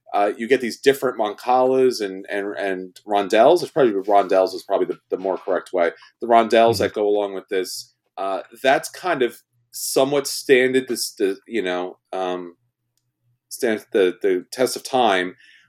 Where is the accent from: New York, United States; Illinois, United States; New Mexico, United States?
New York, United States